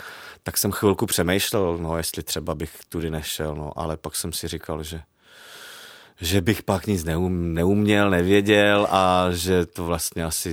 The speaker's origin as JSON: {"language": "Czech", "town": "Karlovy Vary", "region": "Karlovy Vary Region", "country": "Czechia", "tie": "born or raised there", "also_born_or_lived": "Prague", "said": "já jsem se narodil v Praze, ale vyrůstal jsem v Karlových Varech. Tak já vždycky říkám, že jsem hrdý karlovarský Žižkovák."}